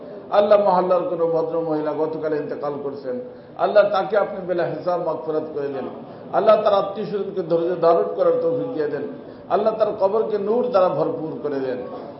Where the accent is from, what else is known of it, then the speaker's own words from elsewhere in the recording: Bangladesh; আমি বাংলাদেশি, আমি কি মুসলমান 1 নম্বরে, 2 নম্বরে বাংলাদেশি